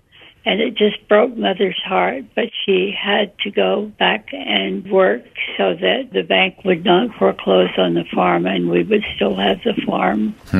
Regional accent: Claremore, Oklahoma, United States; born there; now in Herndon, United States; I was born in Claremore at the Claremore General Hospital, which at that time was on Main Street on the second floor

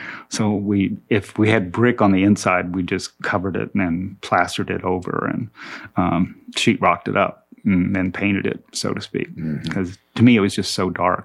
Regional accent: Oklahoma, United States; because she was from Oklahoma and I was from Oklahoma.

